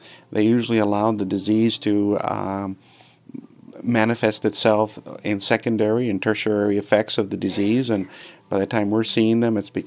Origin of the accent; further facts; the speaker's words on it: Eagle Pass, Texas, United States; I'm actually originally from Eagle Pass. I was born here, and I've been practicing here in Eagle Pass for over 6 years.